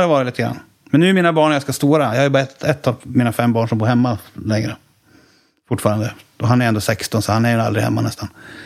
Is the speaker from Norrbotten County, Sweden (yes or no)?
yes; Boden, Norrbotten County, Sweden; born there; Jag är född i Boden, det ligger bredvid Luleå.